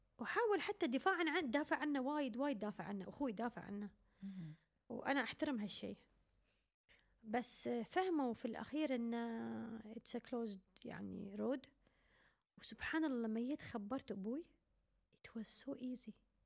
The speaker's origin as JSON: {"language": "Arabic", "town": "Cairo", "region": "Cairo Governorate", "country": "Egypt", "tie": "born there", "said": "أجدع ناس مصريين أنا مولودة في القاهرة قلت لك"}